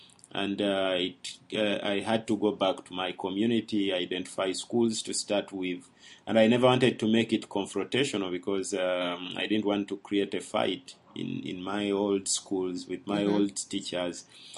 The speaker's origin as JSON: {"language": "English", "town": "Mukono", "region": "Central Region", "country": "Uganda", "tie": "born or raised there", "said": "I created the Convivium in my hometown in Mukono."}